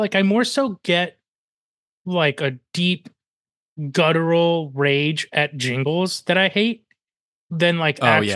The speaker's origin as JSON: {"language": "English", "region": "Florida", "country": "United States", "tie": "born or raised there", "said": "Like when you were a kid growing up in South Florida during that era, like all you wanted was a freaking car from Maruni one day."}